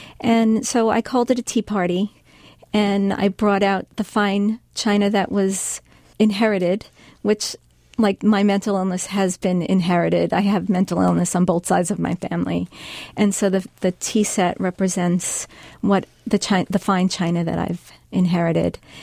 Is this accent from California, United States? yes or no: no; New York, United States; I grew up in New York and working in the city.